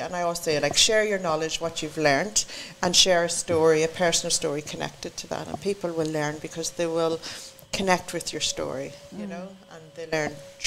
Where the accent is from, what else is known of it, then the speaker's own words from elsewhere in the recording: Ireland; I am Irish. This is what we do.